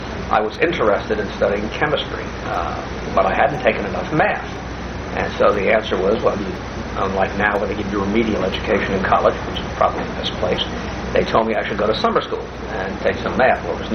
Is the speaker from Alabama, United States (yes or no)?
no; New York City, New York, United States; I was born and raised in New York City. I was an adopted son of a family. My father worked for the Department of Sanitation in New York as a truck driver. And spent virtually all of my time in the Bronx, part of the early years in Harlem.